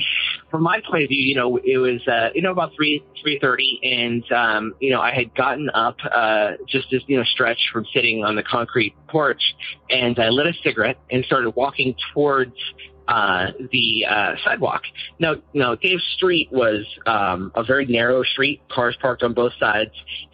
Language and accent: English; Wall, Pennsylvania, United States; So I grew up in outside of Pittsburgh in a very small town called Wall. And you can find it if you search for Wall, PA. It's right next to another town called Wilmerding